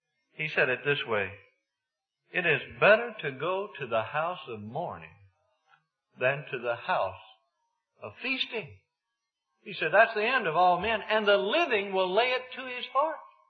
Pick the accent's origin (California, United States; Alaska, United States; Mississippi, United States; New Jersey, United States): Mississippi, United States; I was up in northern Ontario, and I was from Mississippi. I always went hunting in the fall